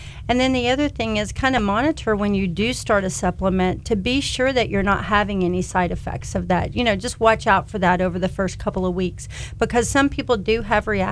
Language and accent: English; Kentucky, United States; I grew up in Kentucky, so we operate on home remedies back home.